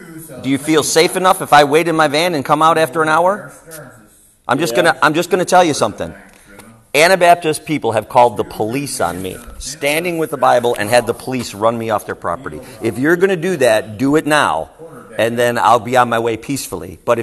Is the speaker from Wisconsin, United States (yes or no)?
yes; Wisconsin, United States; We have a homestead about 20 miles from here, but we are originally from Wisconsin.